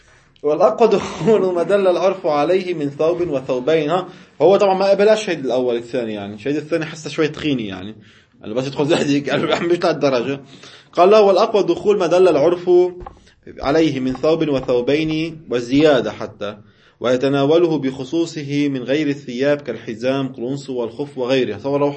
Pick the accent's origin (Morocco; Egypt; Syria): Syria; بعرفنا نحن اهل الشام ما بنقول كلمه قريه، بنقول ماذا؟ الضيعه